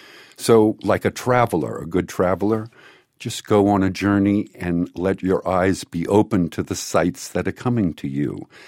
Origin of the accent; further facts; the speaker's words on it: New Orleans, Louisiana, United States; I mean, I'm from New Orleans. Give me a break. That's what it's about there.